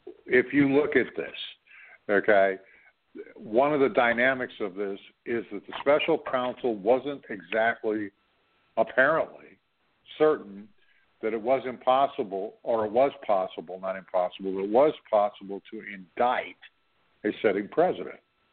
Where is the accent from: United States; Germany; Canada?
Canada; you know, I'm Canadian, so I'm going to use a hockey reference.